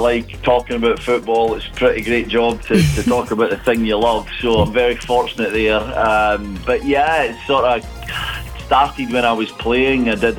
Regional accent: Scotland, United Kingdom; moved away as an adult; now in Toronto, Canada; I still live in Toronto, Canada, which is a wonderful city and a great country, but as you can tell by my accent and my pride, I'm still very much a Scotsman, and very proud to be from Scotland and love most things about Scotland.

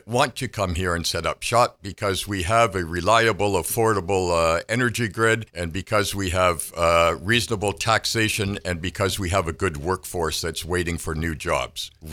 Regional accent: Wallaceburg, Ontario, Canada; Well, I am originally from Wallaceburg, and I live just outside of Wallaceburg these days.

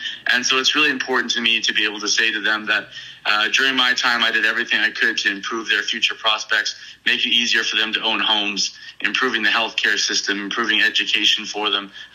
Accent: Belleville, Ontario, Canada; also born or lived in Kingston; I bought a home here in Belleville, kind of came back to my hometown after going out to and getting educated in Kingston

